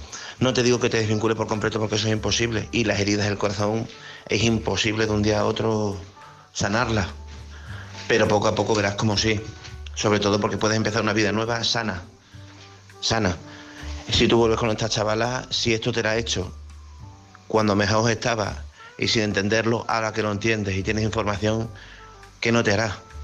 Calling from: Badajoz, Extremadura, Spain; de Badajoz.

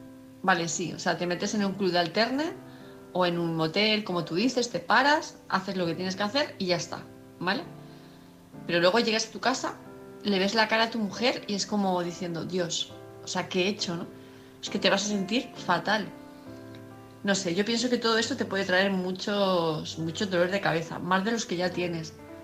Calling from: Palma, Balearic Islands, Spain; de Palma de Mallorca

